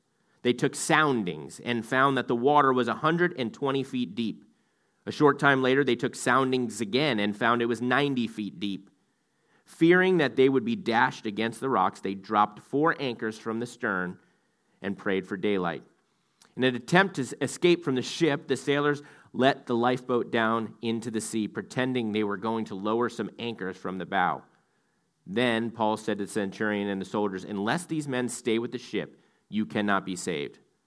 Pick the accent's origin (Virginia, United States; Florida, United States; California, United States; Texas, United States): Virginia, United States; Virginia Beach; Growing up in Virginia Beach, it was a common occurrence during the late summer months that we would get hurricane warnings.